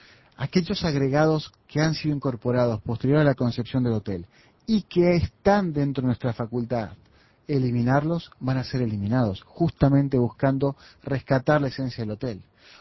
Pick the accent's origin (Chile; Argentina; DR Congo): Argentina; Córdoba; now in Montevideo, Uruguay; yo que la verdad paso casi todo el tiempo acá en Montevideo, yo soy cordobés argentino